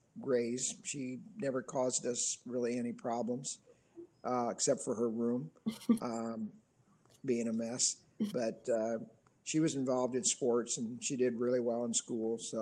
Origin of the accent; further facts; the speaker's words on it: Corona, Indiana, United States; I grew up in a small town in Indiana by the name of Corona. It was a railroad town. We only had 350 people in our town